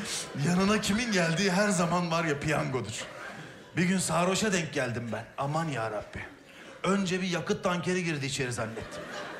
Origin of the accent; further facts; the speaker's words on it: Bursa, Turkey; Çocukken, ben Bursalıyım, bizim tuvalet bahçedeydi. Böyle eski bir Rum evi, eski bir konak gibi bir şey, böyle tek katlı.